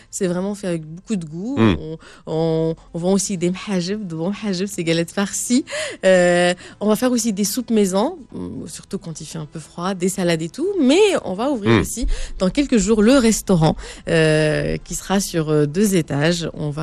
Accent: Tlemcen, Tlemcen Province, Algeria; also born or lived in Oran; On a commencé par Tlemcen, la ville où j'habite, où ma famille habite, où j'ai grandi aussi un peu.

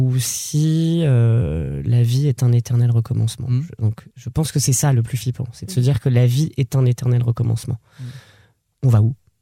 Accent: Poitiers, Nouvelle-Aquitaine, France; Et moi, je suis de Poitiers, donc je venais régulièrement dans le coin quand j'étais plus jeune.

